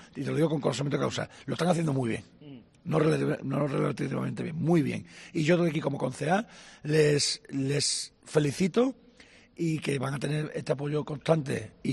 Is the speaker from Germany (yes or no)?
no; Palma del Río, Andalusia, Spain; de mi pueblo, de Palma del Río, que para mí, con respecto a los demás, es el medio de España